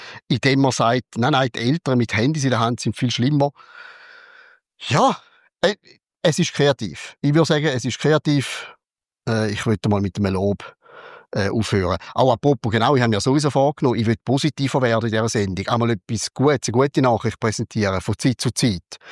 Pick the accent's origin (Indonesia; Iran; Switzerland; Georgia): Switzerland; bei uns in der Schweiz